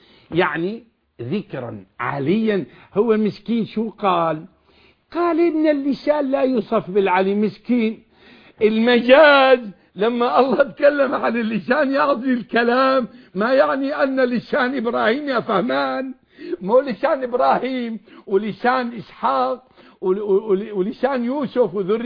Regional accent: Najd, Saudi Arabia; لو قلت له عندنا في نجد ولا في اي مكان

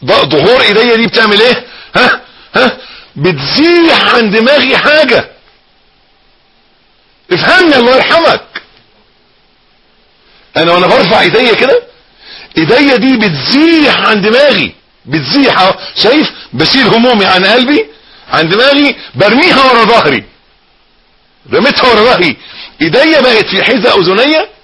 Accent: Egypt; عيبنا احنا كمصريين ان احنا بنتكلم من مناخيرنا ما بنتكلمش من بقنا

